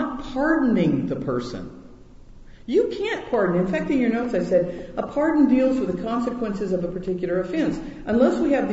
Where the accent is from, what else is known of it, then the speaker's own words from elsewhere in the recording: Hawaii, United States; I grew up in Hawaii.